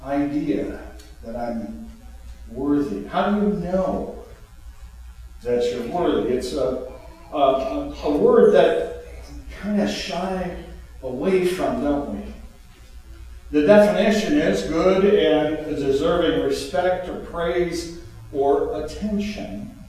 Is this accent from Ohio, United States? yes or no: yes; Ohio, United States; But that's where I currently live. I'm from Ohio, so I have two strikes against me, probably.